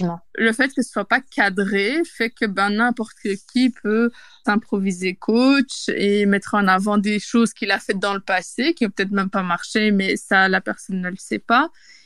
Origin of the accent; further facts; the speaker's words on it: Belgium; je pense qu'on l'entend un petit peu, moi, je suis belge.